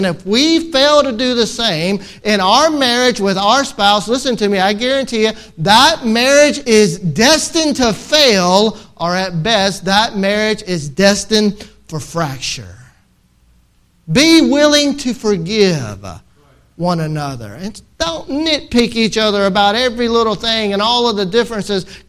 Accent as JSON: {"language": "English", "region": "Mississippi", "country": "United States", "tie": "born there", "said": "I was born in Mississippi."}